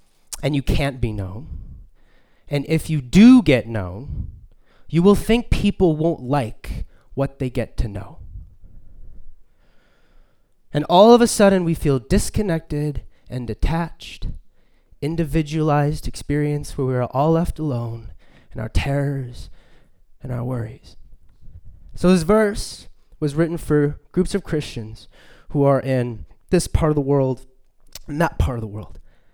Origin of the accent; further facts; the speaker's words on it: Winnipeg, Manitoba, Canada; I'm from Winnipeg